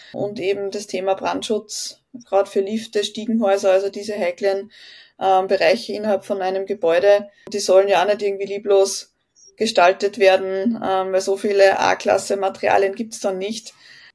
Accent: Austria; wir haben in Graz bei uns in Österreich mal ein Casino ausgestattet

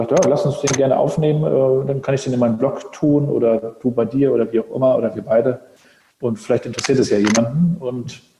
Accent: Rostock, Mecklenburg-Vorpommern, Germany; 80er Jahrgang, Rostocker Jung, Vater von 3 Mädels

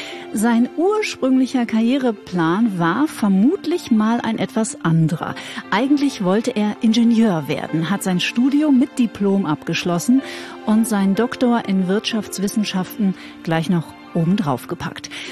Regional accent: Hagen, North Rhine-Westphalia, Germany; born there; Ich bin in Hagen-Haspe geboren und ehrlich gesagt, ich wüsste nicht mal, wo Hagen-Haspe, also wo der Ortsteil Haspe ist.

